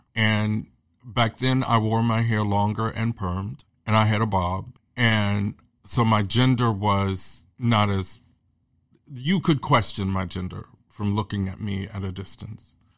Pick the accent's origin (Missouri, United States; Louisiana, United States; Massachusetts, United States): Missouri, United States; Kansas City; I came from Kansas City, where it was just as segregated socially